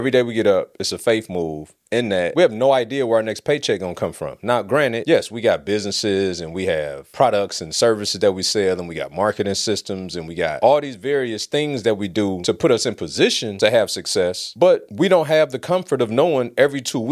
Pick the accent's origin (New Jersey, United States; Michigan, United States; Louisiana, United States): Michigan, United States; Detroit; You know, I grew up in Westside Detroit.